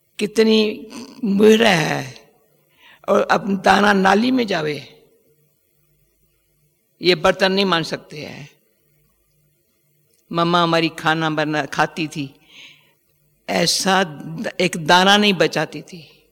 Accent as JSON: {"language": "Hindi", "country": "Pakistan", "moved": "yes", "lives_now": "India", "said": "जब हम पाकिस्तान से आए"}